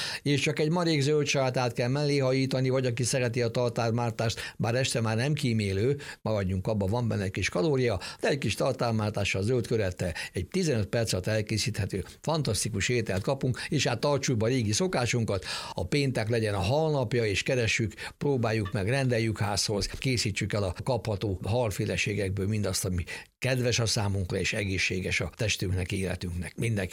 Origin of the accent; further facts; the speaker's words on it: Hungary; hiszen ebben németek, szlovének, osztrákok is, mi magyarok vagyunk, és mi csináljuk a genetikáját.